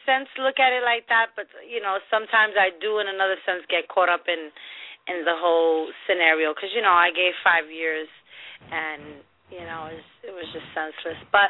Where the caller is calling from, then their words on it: New York, United States; I'm calling from Westchester County in New York.